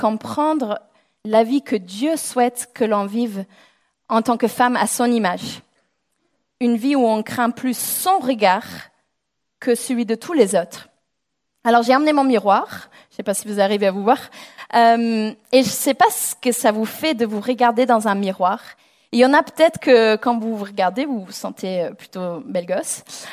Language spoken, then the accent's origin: French; England, United Kingdom; French is a second language; Donc, je suis anglaise, si vous n'entendez pas mon accent.